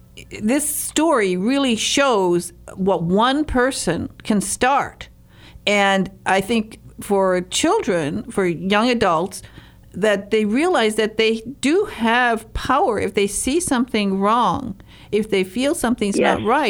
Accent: Highland Park, Michigan, United States; I grew up in Highland Park, Michigan.

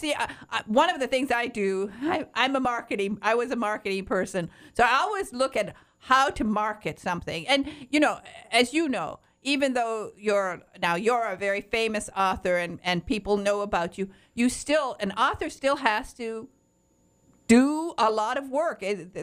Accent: Michigan, United States; One, because you're from Michigan, and I'm from Michigan.

